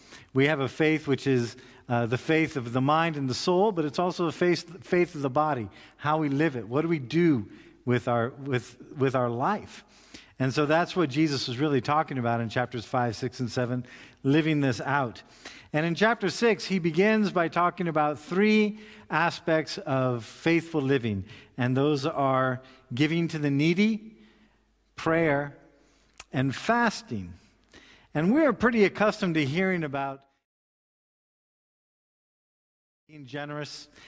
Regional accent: United States; I come from the United States, as a lot of you know.

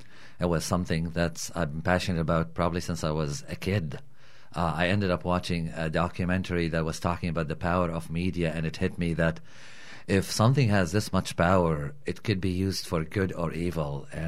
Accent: Kuwait; moved away as an adult; now in Canada; I am Lebanese with a bit of Italian and was born in Kuwait.

